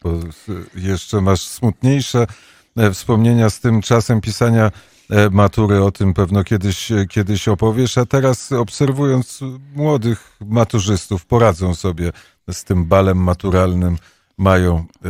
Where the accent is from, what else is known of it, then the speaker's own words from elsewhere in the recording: Warsaw, Masovian Voivodeship, Poland; To prawda, że my jesteśmy z Warszawy